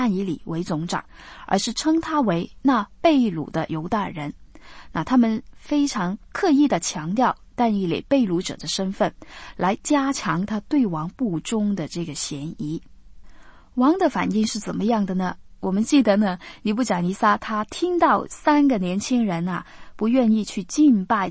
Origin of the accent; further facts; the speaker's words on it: China; 我们中国人呢也有句话说啊，就是君无戏言啊